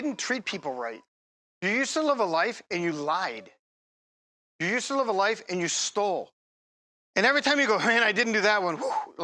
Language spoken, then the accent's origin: English; Detroit, Michigan, United States; now in Cleveland, United States; But I'm from Detroit. I grew up in Detroit. Right? And then nothing has ever been able to beat that out of me. I've lived in Cleveland a long time.